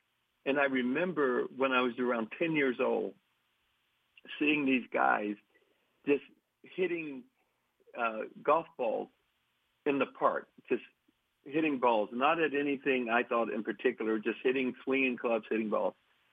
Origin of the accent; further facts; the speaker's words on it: Texas, United States; Golf was not a part of my life, but I grew up in Texas, so football definitely was.